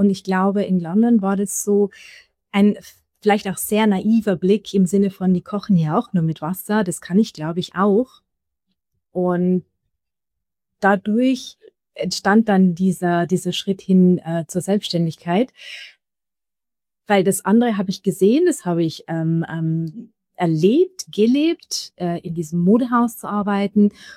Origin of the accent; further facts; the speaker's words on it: Austria; Komme ich zurück nach Österreich? Ich hatte damals auch eine sehr, sehr große Sehnsucht wieder nach meiner Heimat.